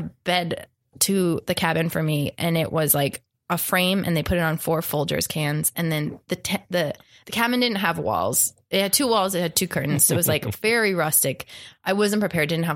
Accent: Nevada, United States; I'm from Nevada.

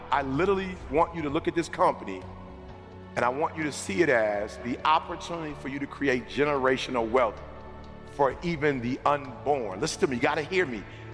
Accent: Detroit, Michigan, United States; also born or lived in Chicago; I'm from Detroit, Chicago originally, but for the most part, I grew up in Detroit.

